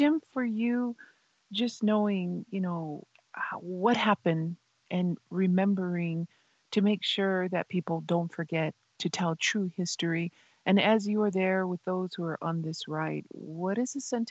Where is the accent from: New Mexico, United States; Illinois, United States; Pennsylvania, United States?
New Mexico, United States; Isleta Pueblo; from Mesleta Pueblo.